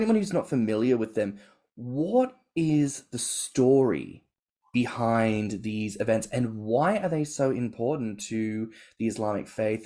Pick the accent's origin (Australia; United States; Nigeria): Australia; I'm from Australia originally.